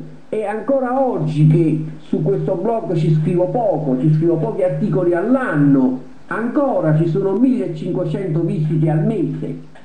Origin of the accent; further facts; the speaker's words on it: Naples, Campania, Italy; quando dicevo io sono napoletano e non sono italiano